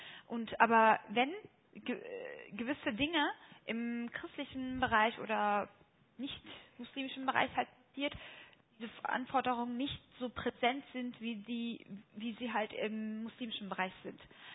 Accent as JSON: {"language": "German", "country": "Germany", "said": "Und wenn ich dann sage, ich komme aus Deutschland, reicht das auch nicht."}